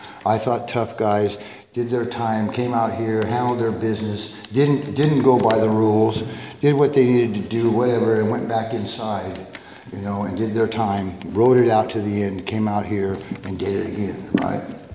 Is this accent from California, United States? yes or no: yes; Yuba City, California, United States; in my hometown in Yuba City, California. That's where I was born and raised.